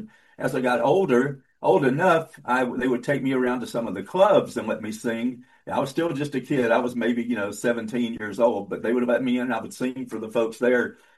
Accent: Jacksonville, Alabama, United States; also born or lived in Dallas; now in Savannah, United States; Just real quick, I came to Savannah in 2017 from Dallas, Texas. But I grew up in North Alabama and went to college there and grew up in a cotton mill town, Jacksonville, Anniston area.

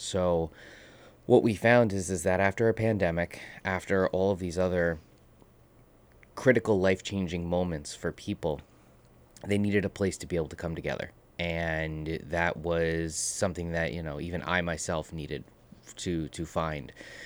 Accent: Ridgewood, New Jersey, United States; I grew up in Ridgewood, New Jersey, in Bergen County. So I went through all of the public schooling there

